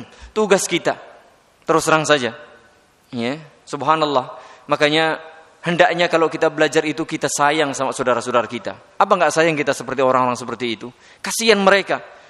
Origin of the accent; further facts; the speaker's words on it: Wonogiri, Central Java, Indonesia; Kalau tempat saya itu terus terang saya daerah-daerah Wonogiri sana itu masih kental dengan perdukunan.